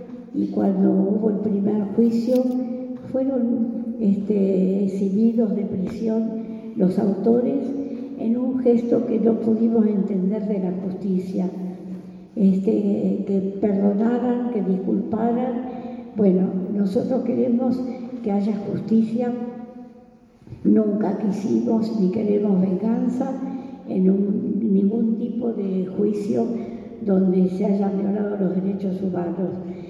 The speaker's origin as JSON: {"language": "Spanish", "country": "Argentina", "said": "tierras ancestrales que como argentinas no podemos dejar de reclamar"}